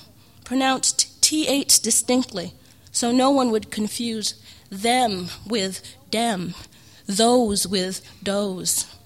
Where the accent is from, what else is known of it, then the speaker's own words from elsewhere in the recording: Bronx, New York, United States; also born or lived in London, United Kingdom; I was born in London, but I grew up basically in the Bronx.